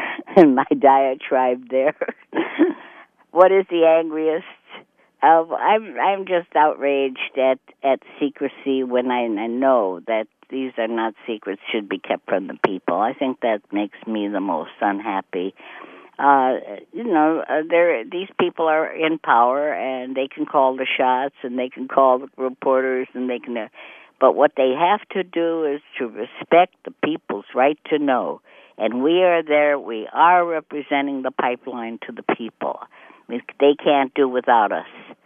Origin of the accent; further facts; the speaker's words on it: United States; I think I'm an American. And I think from the day I was born, I was so proud to know that I lived in a free country and that my father didn't miss the boat. Of course, I have certain cultural ties